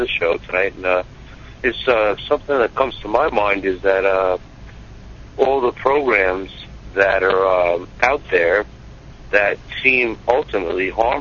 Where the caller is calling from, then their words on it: New York, United States; I'm calling from New York.